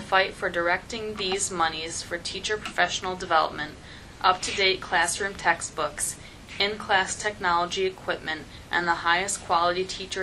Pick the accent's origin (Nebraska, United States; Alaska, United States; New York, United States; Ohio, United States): New York, United States; Jamaica; I was born and raised here in Jamaica and have extensive experience